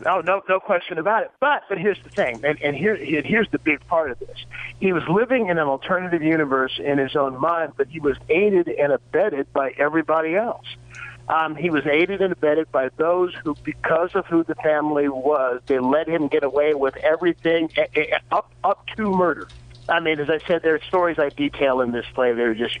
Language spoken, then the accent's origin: English; San Leandro, California, United States; What The Scion is about, it's another story of my hometown of San Leandro.